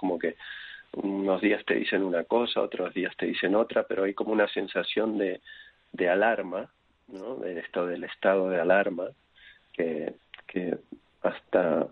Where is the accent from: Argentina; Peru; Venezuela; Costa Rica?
Argentina; Buenos Aires; Y yo vivía en Buenos Aires, soy de Buenos Aires